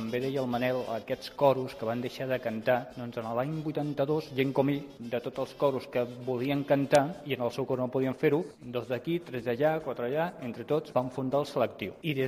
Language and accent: Catalan; Barcelona, Catalonia, Spain; sóc d'aquí de Barceloneta també de tota la vida. Jo tinc 40.